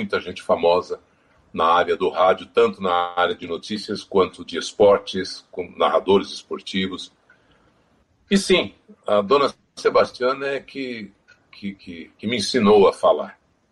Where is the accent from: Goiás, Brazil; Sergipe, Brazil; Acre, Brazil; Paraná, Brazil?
Paraná, Brazil; Londrina; also born or lived in Marília; Bom, eu nasci em Marília, estado de São Paulo. Nasci em Marília e depois meus pais mudaram para Londrina e lá que tudo começou.